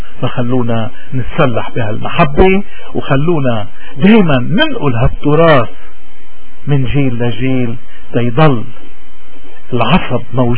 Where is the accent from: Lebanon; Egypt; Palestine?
Lebanon; قديش نحن اليوم بحاجة كلبنانيين تحديدا وكمسيحيين بشكل أدق انه نرجع على سلاح الإيمان